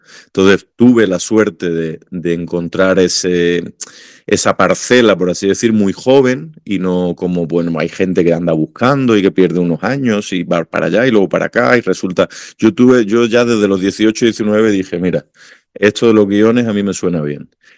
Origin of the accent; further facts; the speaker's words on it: Málaga, Andalusia, Spain; also born or lived in Denmark; now in Madrid, Spain; y yo nací allí, pero a los dos añitos ya no nos fuimos para Málaga, por tanto, se puede decir que he vivido 2 años en Dinamarca y 48 en España, ¿no? Y me crié en Málaga, entonces me considero a todos los efectos malagueño, y ahora vivo en Madrid.